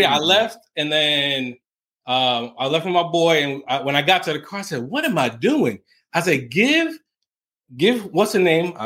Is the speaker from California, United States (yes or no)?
no; New York, United States; I'm originally from New York.